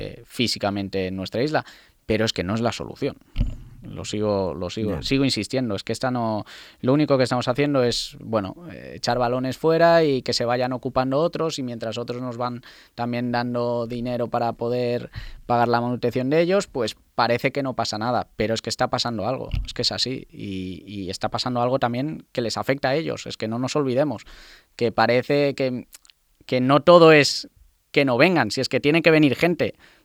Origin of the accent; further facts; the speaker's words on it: Spain; sería bueno para nosotros como ciudadanos españoles que venga gente